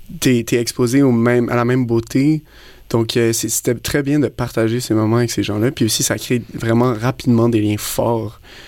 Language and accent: French; Quebec, Canada; parce que eux, c'est des Français, nous, on est des Québécois